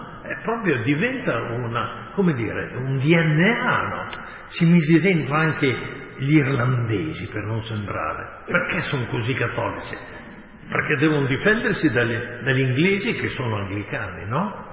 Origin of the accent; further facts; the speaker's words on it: Emilia-Romagna, Italy; Ma dico, io vengo dall'Emilia, noi siamo stati per quanti secoli sotto il Papa.